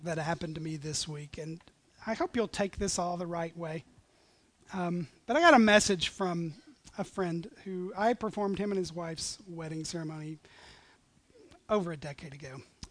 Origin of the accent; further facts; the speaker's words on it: Tennessee, United States; This is going to sound crazy, but I grew up in East Tennessee. I remember the first Catholic I ever met.